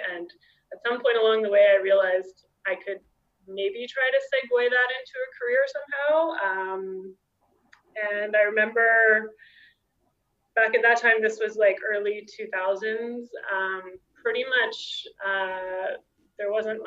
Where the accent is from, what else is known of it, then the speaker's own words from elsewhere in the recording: Vancouver, British Columbia, Canada; I was a university student at UBC. I grew up in Vancouver, and went to UBC and was doing a chemical engineering degree there.